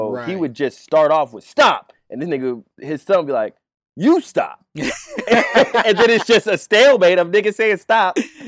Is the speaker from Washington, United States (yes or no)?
yes; Seattle, Washington, United States; Like, the nigga would fully, and I'm from Seattle